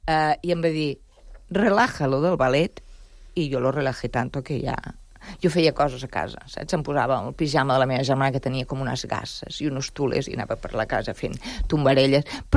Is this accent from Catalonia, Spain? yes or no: yes; Barcelona, Catalonia, Spain; Catalan is a second language; La meva infantesa, Barcelona, a l'Eixample, jo vaig aprendre català perquè els meus pares van dir allà on fueres, haz lo que vieres.